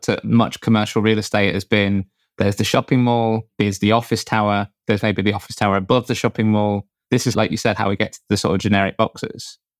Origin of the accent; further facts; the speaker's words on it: United Kingdom; as a Brit growing up